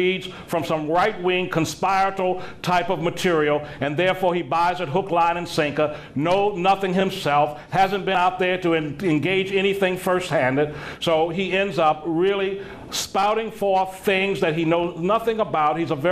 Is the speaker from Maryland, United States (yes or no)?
yes; Baltimore, Maryland, United States; I knew growing up in Baltimore when I saw the disparities that operated.